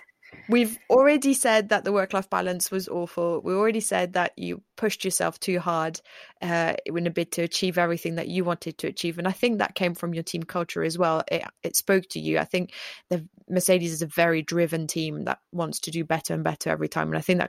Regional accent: France; now in England; I'm a French person in England and I'm an English person in France.

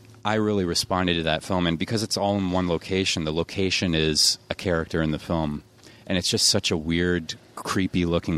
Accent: Canada; Beauty Day is a film about a guy from my hometown in Canada who is like a proto jackass.

